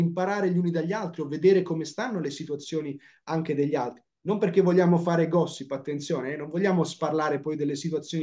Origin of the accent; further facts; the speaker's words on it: Faenza, Emilia-Romagna, Italy; Io ho conosciuto famiglie dove sono cresciuto a Faenza